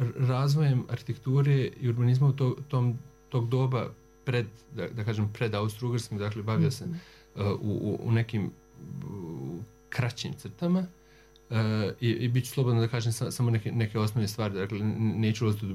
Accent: Banja Luka, Republika Srpska, Bosnia & Herzegovina; Banja Luka moj rodni grad

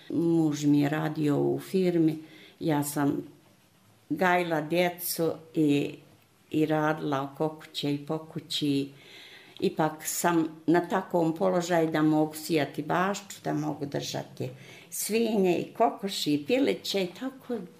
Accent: Bulozi, Republika Srpska, Bosnia & Herzegovina; born there; Rođena sam pravo u Bulozima, a to moje selo, jedan dio pripada Paljanskoj opštini, jedan dio Starom gradu.

